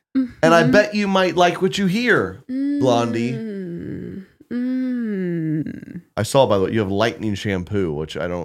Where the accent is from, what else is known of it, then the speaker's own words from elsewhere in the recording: Oklahoma, United States; I had a buddy growing up who they would spend the summer up in the Northeast. We're from Oklahoma.